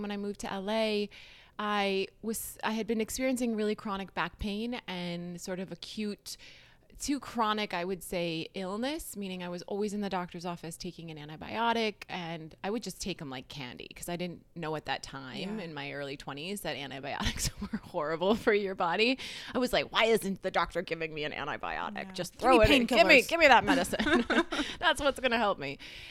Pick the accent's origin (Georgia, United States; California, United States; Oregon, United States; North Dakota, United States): North Dakota, United States; And I grew up in North Dakota. I would say I grew up in a very loving, somewhat contained, sheltered life.